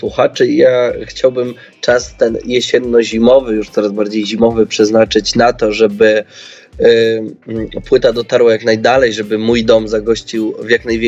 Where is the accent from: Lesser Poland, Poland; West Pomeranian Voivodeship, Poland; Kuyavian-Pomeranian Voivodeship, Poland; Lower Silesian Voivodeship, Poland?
West Pomeranian Voivodeship, Poland; now in Warsaw, Poland; Kiedy przeprowadziłem się z mojej wsi spod Szczecinka do Warszawy